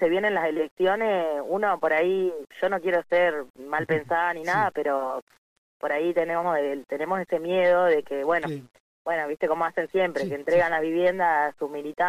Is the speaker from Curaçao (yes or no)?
no; Ushuaia, Tierra del Fuego, Argentina; born there; Yo en mi caso nací acá en Ushuaia